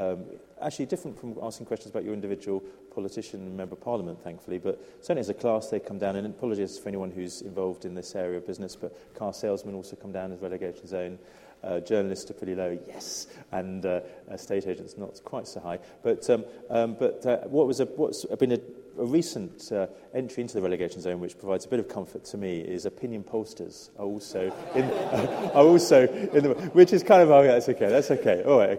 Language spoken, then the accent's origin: English; Cockfosters, London, United Kingdom; I grew up in Godfosters, so East Barnet Library was my local